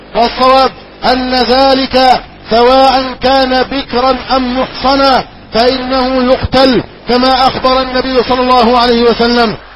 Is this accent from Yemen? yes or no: no; Egypt; اللهم احفظ بلدنا مصر أمنا أمانا، سخاء رخاء